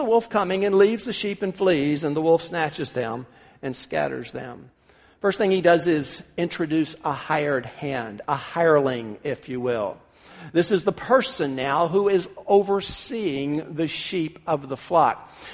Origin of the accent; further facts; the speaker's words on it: Memphis, Tennessee, United States; I'd been driving for about a year, growing up in Memphis, Tennessee.